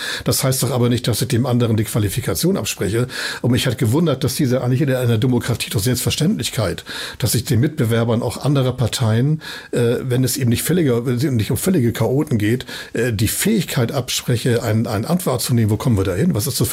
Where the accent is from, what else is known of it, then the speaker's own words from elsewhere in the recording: Hamburg, Germany; Das ist meine Heimat, auch wirklich gerne hier bin und hier lebe. Aber zu glauben, wir seien der Nabel der Welt und alle gucken nun, was sagen Hamburger dazu